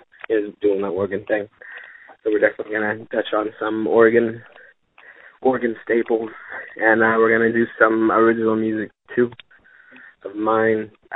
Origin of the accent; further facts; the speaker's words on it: Shawnee, Kansas, United States; also born or lived in Overland Park; Was born in Overland Park in 86. I grew up in Shawnee. I went to Shawnee Mission North.